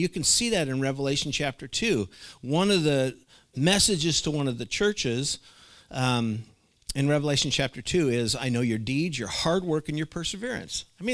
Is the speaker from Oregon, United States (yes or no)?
yes; Oregon City, Oregon, United States; when I grew up in Oregon City, they had Gladstone, they had a huge campground.